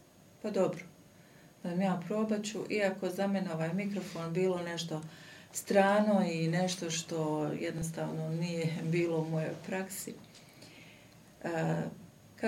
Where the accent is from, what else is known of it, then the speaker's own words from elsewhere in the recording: Mostar, Federation of Bosnia and Herzegovina, Bosnia & Herzegovina; iz Mostara sam